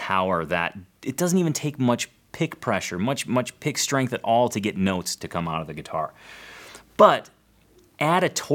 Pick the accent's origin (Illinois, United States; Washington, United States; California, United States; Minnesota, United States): Illinois, United States; I grew up just outside of Chicago. I went to school downtown Chicago, spent a lot of time in Chicago.